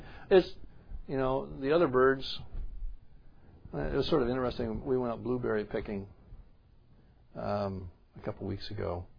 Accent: New York, United States; Back in where I grew up in New York, in the fall, late October, the blackbirds would congregate

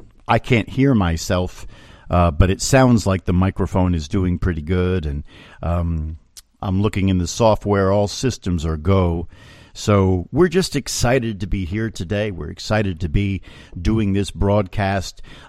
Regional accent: Pompton Lakes, New Jersey, United States; I was baptized at St. Mary's Roman Catholic Church in Pompton Lakes, New Jersey. I attended St. Mary's Elementary School from grades 1 through 8.

